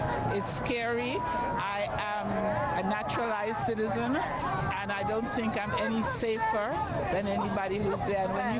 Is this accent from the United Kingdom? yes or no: no; Grenada; now in United States; Originally, I'm from Grenada in the West Indies. I've been here since 1968.